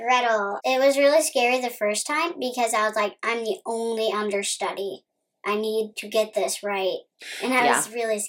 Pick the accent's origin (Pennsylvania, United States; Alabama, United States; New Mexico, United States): Alabama, United States; Huntsville; So I am 9 years old. I am from Huntsville, Alabama.